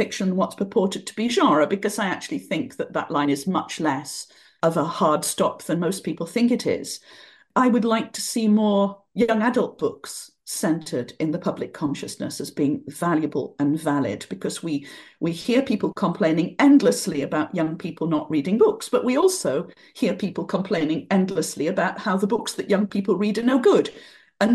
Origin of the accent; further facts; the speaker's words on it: Barnsley, Yorkshire and the Humber, United Kingdom; certainly growing up in Barnsley, I was considered very foreign indeed.